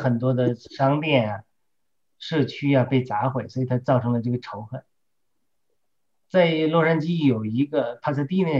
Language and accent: Chinese; China; 但是后来我们中国人呢，我们中国人本来就受歧视